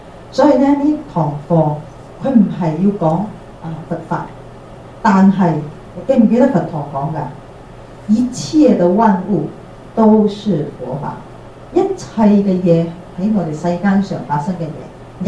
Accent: Guangdong, China; 我係廣東人。我阿爺喺廣東省嚟，係啊，我祖先係廣東嗰邊嚟嘅，但係我個佛學係講國語嘅，所以其實有好多佛學嘅名相，我係唔識廣東話嘅

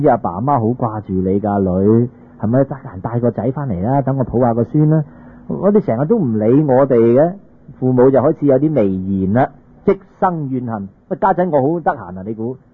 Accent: China; 但係如果我哋中國人有一個美德

